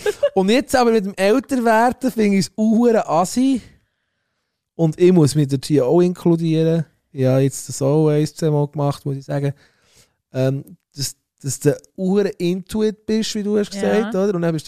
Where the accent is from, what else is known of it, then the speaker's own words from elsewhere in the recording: Italy; Aber ich bin Italiener.